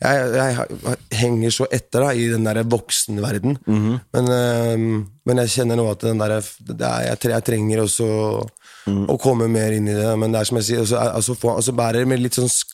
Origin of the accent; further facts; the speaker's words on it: Horten, Vestfold, Norway; sånn at jeg har alltid prøvd å putte Horten på